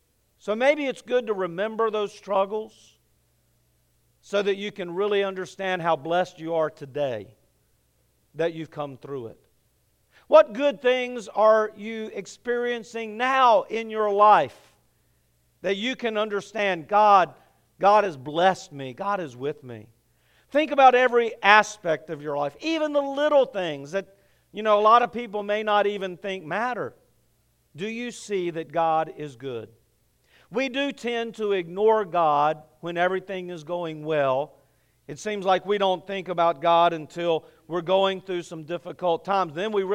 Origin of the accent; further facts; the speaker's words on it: the South, United States; since I was from the South, that I needed some lessons on interracial interaction